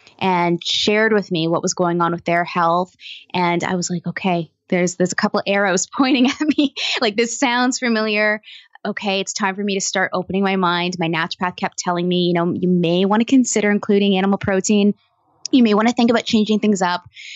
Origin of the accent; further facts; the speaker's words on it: Toronto, Ontario, Canada; There's a lot of green space in Toronto. Don't get me wrong. I was born and raised there. That's my hometown.